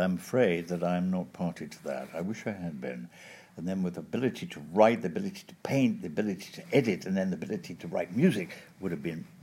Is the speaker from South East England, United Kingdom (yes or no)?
no; Wales, United Kingdom; now in Netherlands; I'm Welsh, living in England, educated in England, and now living in Holland and about to pick up my Dutch passport.